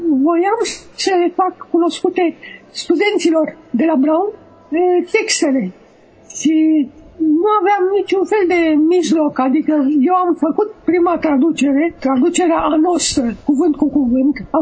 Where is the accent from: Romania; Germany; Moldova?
Romania; În momentul în care eu spuneam că sunt din România